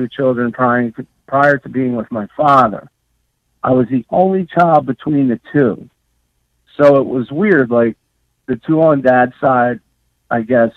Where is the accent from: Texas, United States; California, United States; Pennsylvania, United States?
Pennsylvania, United States; Birdsboro; also born or lived in Pottstown; I was born in Pottstown, Pennsylvania. I think immediately they moved up to Birdsboro, which is a very, very, very small town.